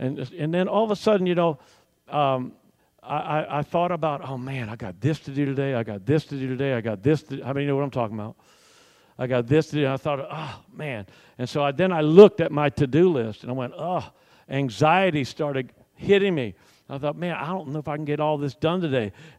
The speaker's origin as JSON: {"language": "English", "town": "Jacksonville", "region": "Florida", "country": "United States", "said": "And I went, I'm from Jacksonville, Florida."}